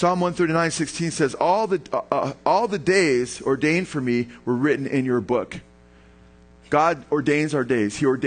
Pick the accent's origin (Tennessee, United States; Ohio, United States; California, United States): California, United States; Simi Valley; I was born right here in Simi Valley. Ha. And now I'm, what am I, 32 now, Lisa? 33, something like that, you know? No, I'm 52 years old. And I'm still here.